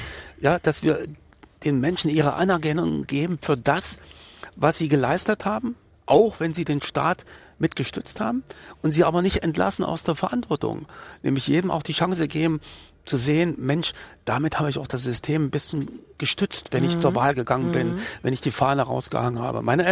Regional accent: Jena, Thuringia, Germany; Und deswegen wollte ich auch mal da bleiben. Ich meine, wenn ich mich erinnere, das waren eine tolle Zeiten, als ich da mit meiner Clique über die Jenaer Berge gezogen bin.

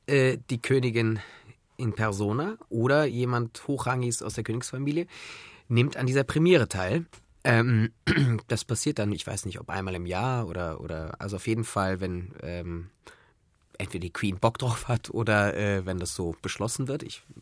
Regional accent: Cologne, North Rhine-Westphalia, Germany; Und ich als Kölner, mir stellten schon die Nackenhaare auf.

